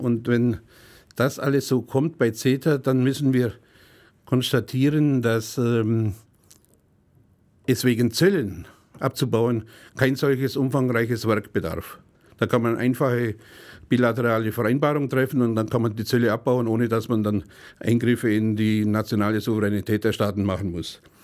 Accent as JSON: {"language": "German", "town": "Senden", "region": "Bavaria", "country": "Germany", "said": "Ich komme aus Senden, aus Bayern und habe hier in Ulm 20 Jahre gearbeitet bei der Gewerkschaft."}